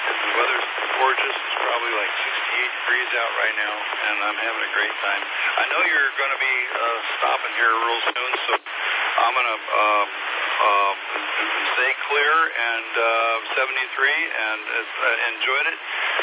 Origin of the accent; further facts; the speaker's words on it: Kansas, United States; also born or lived in California; I was originally from Kansas, grew up on a farm there, lived in California